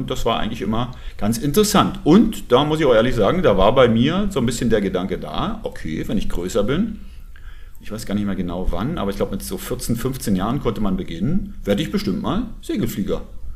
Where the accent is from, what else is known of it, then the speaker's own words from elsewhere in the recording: Oschersleben, Saxony-Anhalt, Germany; weil ich komme ja aus Oschersleben. Kennen, glaube ich, die meisten inzwischen, ist quasi so Flyover-Zone